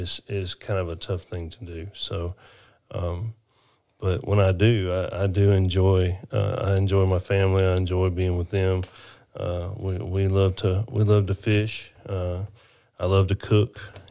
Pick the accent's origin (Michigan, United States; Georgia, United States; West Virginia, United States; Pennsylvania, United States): Georgia, United States; Barnesville; I'm originally from Georgia. Grew up in Georgia and a little town called Barnesville. It's about an hour south of Atlanta and 30 minutes north of Macon.